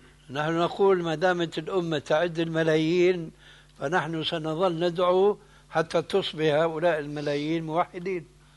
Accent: Syria; وهو يشير إلى بلدي يعني سوريا إلى آخره

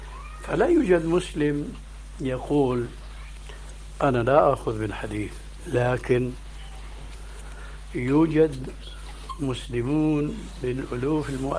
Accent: Syria; أما جماهير الناس كما يقولون عندنا في سوريا

